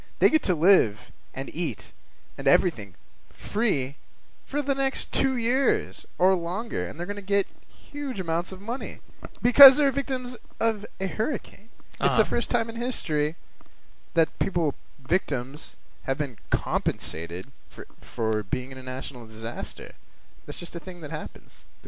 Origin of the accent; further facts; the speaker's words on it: Texas, United States; I think our listeners should know we're from Texas.